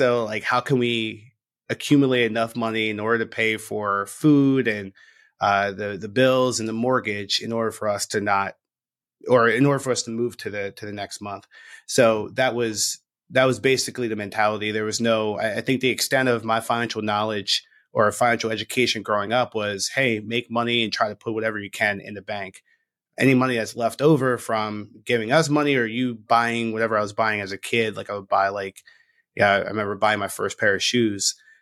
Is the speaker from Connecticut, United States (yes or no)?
no; Philadelphia, Pennsylvania, United States; born there; so I was born in Philadelphia, born to two parents that were victims of drug abuse.